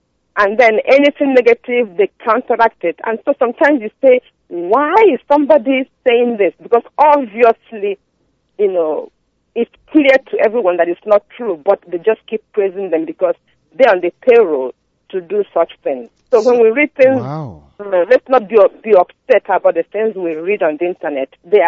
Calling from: New York, United States; calling from upstate New York. And I come from Ugualand, not far from Abba, actually.

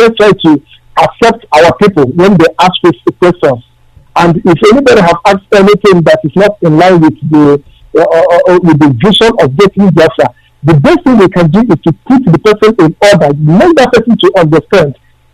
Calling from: Malaysia; I'm calling from Malaysia.

